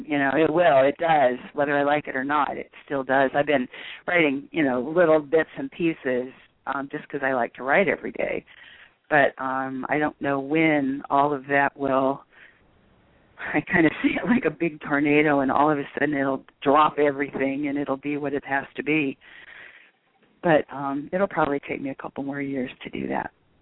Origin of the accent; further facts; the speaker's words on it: Ohio, United States; I grew up in Ohio.